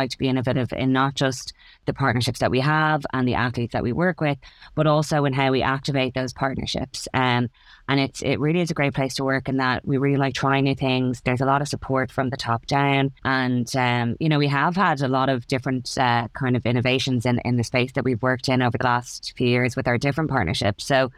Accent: Dublin, Leinster, Ireland; also born or lived in United States; So I come from Dublin. I've been born and raised in Sandymount, and actually still live here to this day. I had a couple of years over in America, but the pull of the Sandymount strand brought me back.

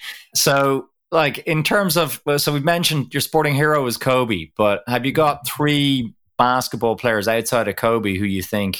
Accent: Ireland; you're kind of looking around it as an Irish guy and you're going, wow.

